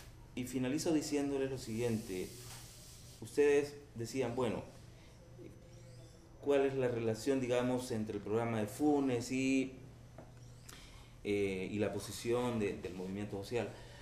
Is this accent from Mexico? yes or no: no; El Salvador; es el mejor escenario que podríamos tener como salvadoreños y como salvadoreñas.